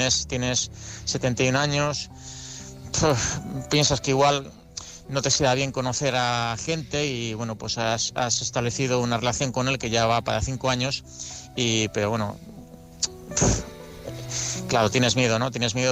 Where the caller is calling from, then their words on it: Valencia, Valencian Community, Spain; de Valencia.